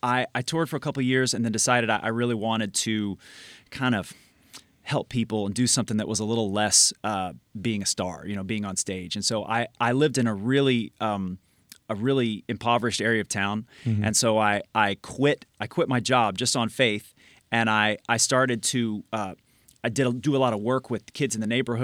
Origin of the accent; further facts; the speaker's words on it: Dalton, Georgia, United States; also born or lived in Atlanta, Georgia; now in Nashville, United States; I was born in Atlanta and raised in Dalton, Georgia. And I moved to Nashville in 2001 to attend Belmont University.